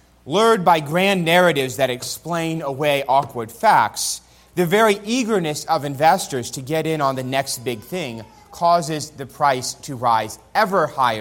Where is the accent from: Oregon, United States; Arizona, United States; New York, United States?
New York, United States; New York City; As many of you know, I grew up in New York City and later returned to work for a few years at the church that my father still pastors there.